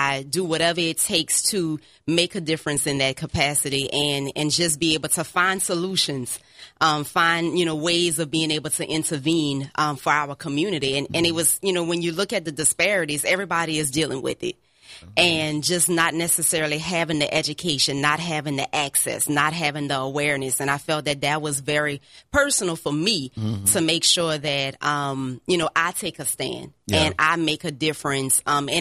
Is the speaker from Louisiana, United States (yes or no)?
yes; Lafayette, Louisiana, United States; I'm from Lafayette.